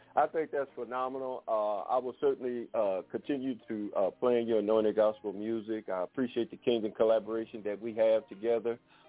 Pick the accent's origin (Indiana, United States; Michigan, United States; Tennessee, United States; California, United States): Michigan, United States; Detroit; I grew up in Detroit, so, you know, my thing is you got to bring it.